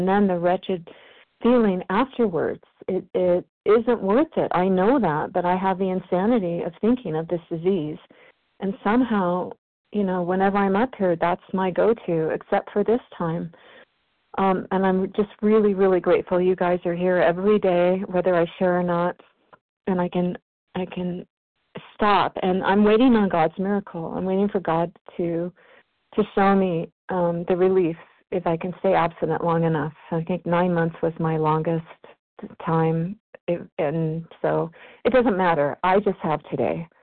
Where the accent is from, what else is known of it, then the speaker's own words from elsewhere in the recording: California, United States; from California.